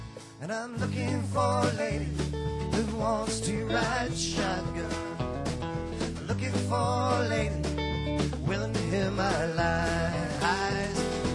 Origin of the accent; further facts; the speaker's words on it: Wyoming, United States; We come from Wyoming in the Bighorn Mountains, and we've been out here wandering around for over a week now